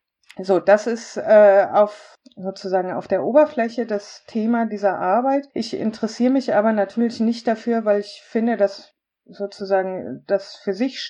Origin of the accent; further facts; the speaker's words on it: Oldenburg, Lower Saxony, Germany; moved away as an adult; now in Munich, Germany; Und da bin ich jetzt seit 2010 hergekommen nach München, bin ich aus Oldenburg.